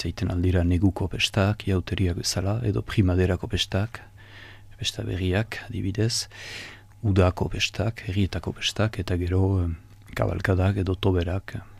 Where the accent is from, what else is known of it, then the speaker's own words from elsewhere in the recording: Itxassou, Nouvelle-Aquitaine, France; berdemoran segitzen nien ni ene herrian, ni itxasuko niz, itxasuara.